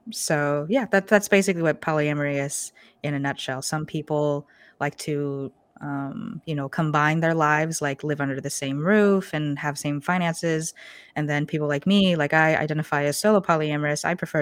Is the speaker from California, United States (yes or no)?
no; Portland, Oregon, United States; I'm born and raised in Portland, Oregon. My family is from Taiwan and China.